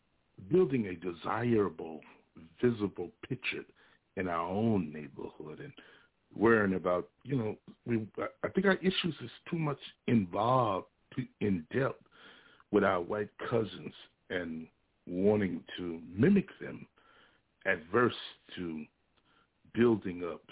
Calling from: Little Rock, Arkansas, United States; from Little Rock, Arkansas.

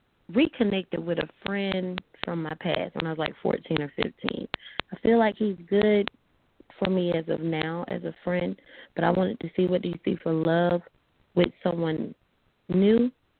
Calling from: Alabama, United States; I'm from Alabama.

